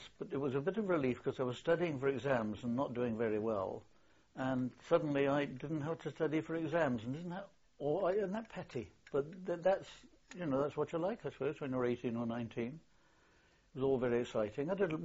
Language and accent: English; Bristol, South West England, United Kingdom; I was born in Bristol in 1921.